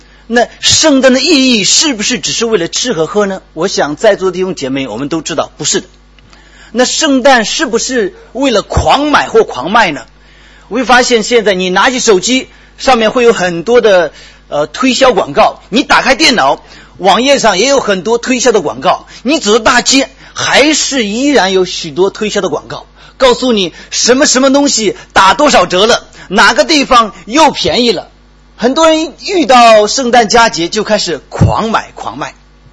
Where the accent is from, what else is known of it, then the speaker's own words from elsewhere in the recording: Shandong, China; 我也是从山东来的，一听觉得很近了